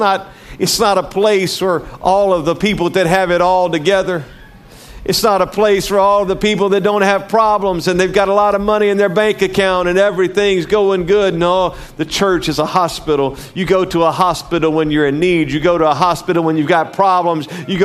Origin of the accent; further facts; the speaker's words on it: Denham Springs, Louisiana, United States; I heard this story over and over and over growing up in Denham Springs, Louisiana.